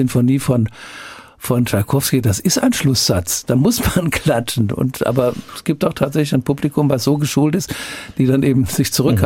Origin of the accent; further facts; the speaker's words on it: Wiesbaden, Hesse, Germany; so ein Festival in dieser Art hier in meiner Heimat, nämlich in Wiesbaden und im Rheingau, zu gründen.